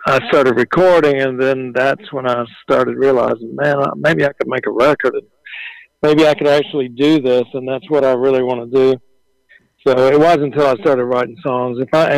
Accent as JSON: {"language": "English", "region": "Georgia", "country": "United States", "tie": "born or raised there", "also_born_or_lived": "Athens, United States", "said": "I am from Athens, Georgia."}